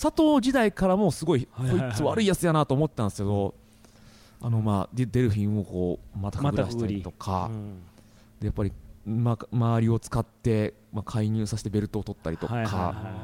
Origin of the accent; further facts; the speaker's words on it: Ehime, Japan; 地元が愛媛なんですけど